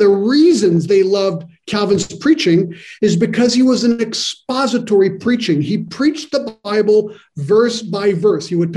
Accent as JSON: {"language": "English", "town": "Paris", "region": "Île-de-France", "country": "France", "tie": "born or raised there", "second_language": "English", "said": "I've lived in France many years. I was actually born and raised in Paris."}